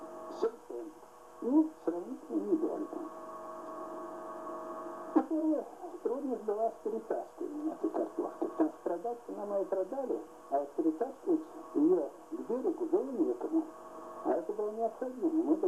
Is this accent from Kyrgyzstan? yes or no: no; Ryazan Oblast, Russia; детство прошло в Рязанской области. Рязанскую губернию, вернее сказать